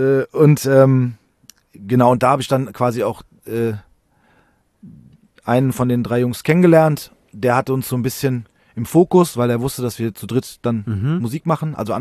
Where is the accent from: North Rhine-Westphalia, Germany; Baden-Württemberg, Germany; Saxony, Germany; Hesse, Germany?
Hesse, Germany; Rödelheim; Jan und ich kennen uns schon sehr, sehr lange, weil wir sind in Rödelheim im gleichen Haus groß geworden. Also unsere Eltern kennen sich auch.